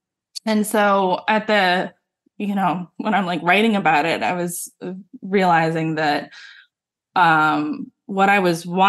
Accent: United States; to no fault of my parents, but mainly because like I grew up in America.

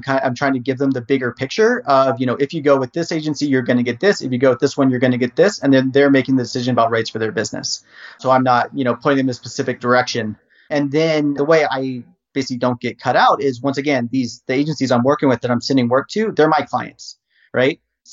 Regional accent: Harrisonburg, Virginia, United States; I was born and raised in Virginia and wanted to go to university to do basically video production. So I was raised in Harrisonburg, and James Madison University is there.

